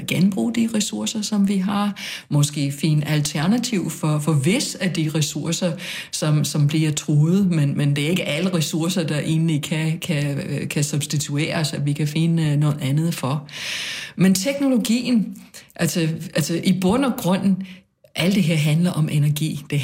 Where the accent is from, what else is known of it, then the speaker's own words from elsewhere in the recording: United States; Danish is a second language; selvom jeg er amerikaner og fødsel i hvert fald